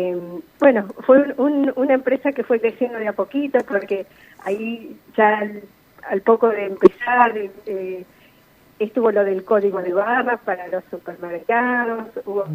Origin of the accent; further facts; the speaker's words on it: Spain; now in Argentina; Somos españoles, mis padres y somos cuatro hermanos. Vinimos en el año 69.